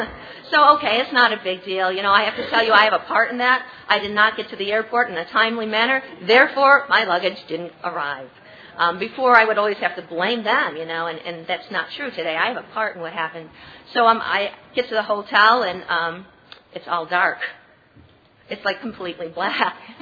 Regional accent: Rochester, New York, United States; I come from Rochester, New York. That's upstate New York.

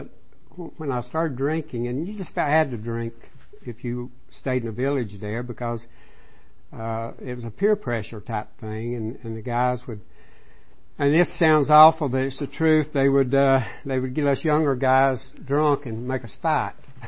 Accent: North Carolina, United States; I'm an Appalachian American. And I was born up above Asheville, North Carolina. I still have my family. That's where they live. I grew up in a cotton mill village.

